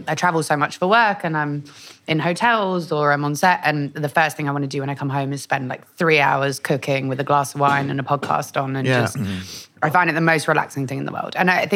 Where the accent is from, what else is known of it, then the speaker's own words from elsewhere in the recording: London, United Kingdom; growing up in North London, the gangsters that I was most scared of were the women.